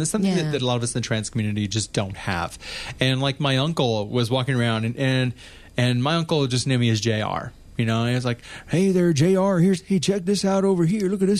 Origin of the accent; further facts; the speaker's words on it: St. Louis, Missouri, United States; now in Australia; well, I'm from St. Louis originally, but I live in Australia.